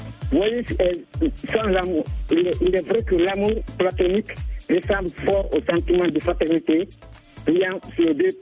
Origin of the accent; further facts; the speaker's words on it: Guinea; je suis de la Guinée-Conakry.